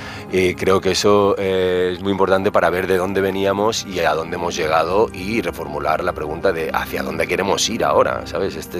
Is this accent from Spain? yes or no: no; Andorra; Yo crecí en Andorra, pero mi familia es de Gracia y siempre bajábamos a ver a mis abuelos al barrio de Gracia de Barcelona.